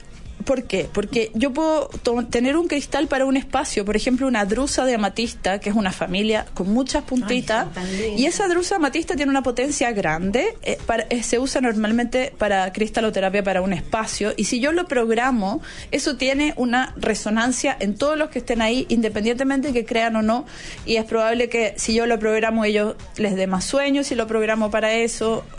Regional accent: Amatlán, Morelos, Mexico; Pero mi pueblo, que es Amatlán, que queda dentro de Tepoztlán, es un poquito más tranquilo. De hecho, es un pueblo indígena, comunitario, que tiene su idiosincrasia.

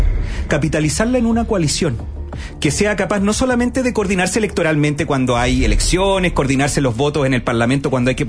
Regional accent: Chile; nosotros somos sub-40, nos formamos, nos criamos, nos educamos en el Chile de los supercampeones

